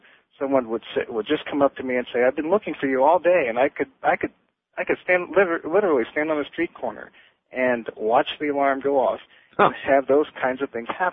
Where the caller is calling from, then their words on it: Las Vegas, Nevada, United States; I'm calling you from Las Vegas, Nevada.